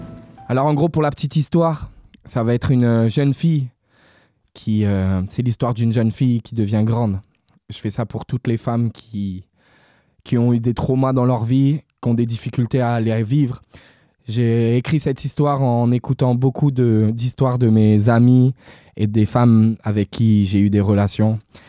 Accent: Guadeloupe; also born or lived in Montpellier; C'est mon petit côté antillais en fait. T'as pas capté? Moi je viens de Guadeloupe. Ravine Guadeloupe et Ravine Montpellier en même temps.

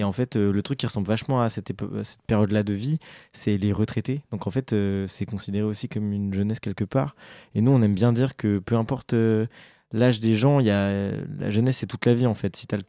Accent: Grand Est, France; on vient de Haute-Marne et à côté de là où on a grandi il y a Chalindrey, c'est le village des sorcières.

